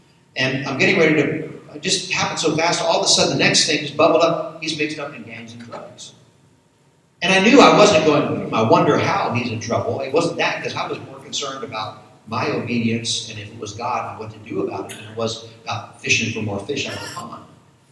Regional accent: East Coast, United States; but where I was raised in the East Coast, it's just a total melting pot.

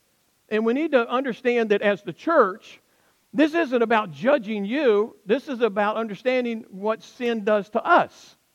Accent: Alabama, United States; I'm from Alabama.

